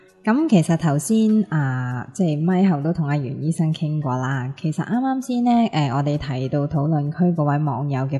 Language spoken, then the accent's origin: Cantonese; Hong Kong; 但是我哋香港人睇落可能是一啲我哋好难负担嘅医疗